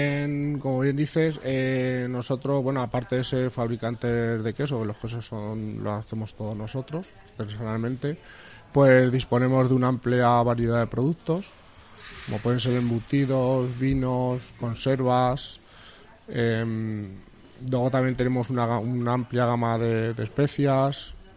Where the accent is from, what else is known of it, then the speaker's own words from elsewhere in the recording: Minaya, Castilla-La Mancha, Spain; Nosotros somos de Minaya, la fábrica la tenemos en Minaya.